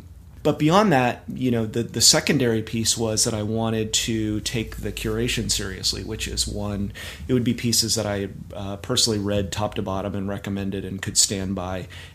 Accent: Fresno, California, United States; It was actually a pop cultural tribute to my hometown of Fresno.

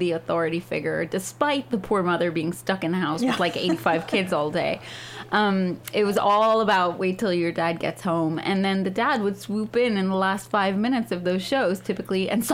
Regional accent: Ireland; well, I grew up in Ireland. We didn't have 87 channels.

